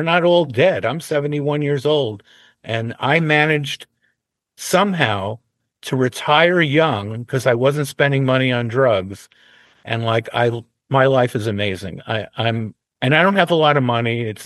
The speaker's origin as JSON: {"language": "English", "town": "New York City", "region": "New York", "country": "United States", "tie": "born or raised there", "said": "I grew up in New York City in the 1960s"}